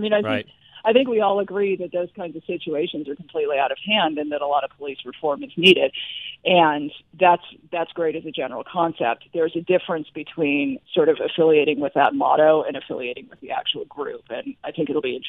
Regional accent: United Kingdom; I'm also British, and one of the reasons that we really are struggling to go back to the UK

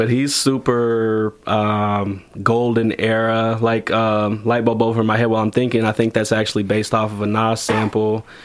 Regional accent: Frankfurt, Hesse, Germany; So she decided to move back to Frankfurt because that's where she was. We're both from Frankfurt, to be around family

